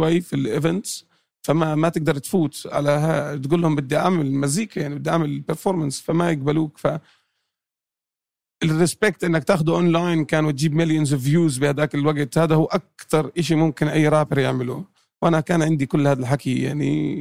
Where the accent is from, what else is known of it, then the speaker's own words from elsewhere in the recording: Jordan; moved away; خصوصا إن أنا أردني فلسطيني. برضو في عندك هذا الإشي اللي بده يتشدشد. بس طلعت من الأردن